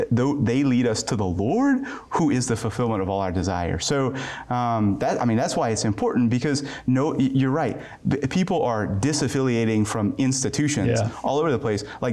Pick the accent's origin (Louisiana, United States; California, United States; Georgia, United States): Louisiana, United States; Yeah, I'm just a Cajun boy from South Louisiana.